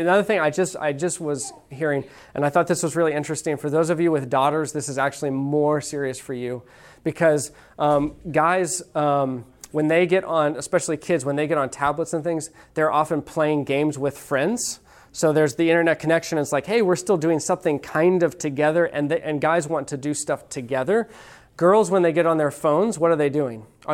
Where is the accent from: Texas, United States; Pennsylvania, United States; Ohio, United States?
Texas, United States; We need to start putting use guys in there, or y'all, because we're from Texas, okay?